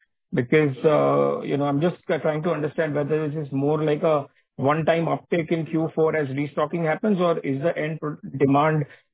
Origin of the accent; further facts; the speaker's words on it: Salem, Tamil Nadu, India; from Salem, India.